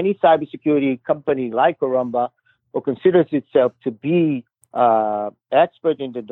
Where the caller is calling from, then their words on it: Bloomfield Hills, Michigan, United States; From our office in Bloomfield Hills.